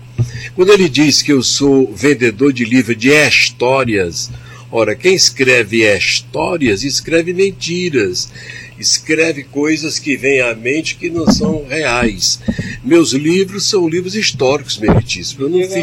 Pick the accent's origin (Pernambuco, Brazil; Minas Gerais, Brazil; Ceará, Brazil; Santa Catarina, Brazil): Ceará, Brazil; Campos Sales; born there; Brasileiro, nasci em Campos Sales, Ceará.